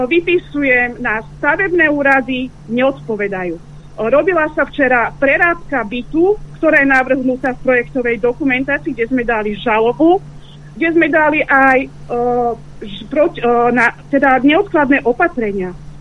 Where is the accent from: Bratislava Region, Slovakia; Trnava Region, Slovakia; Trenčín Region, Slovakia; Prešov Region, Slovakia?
Bratislava Region, Slovakia; Bratislava; som z Bratislavy, zo Starého Mesta.